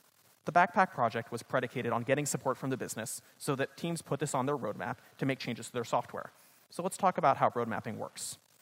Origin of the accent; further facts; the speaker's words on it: Los Angeles, California, United States; So I grew up in Los Angeles, and I remember going to California Adventure and getting on this roller coaster.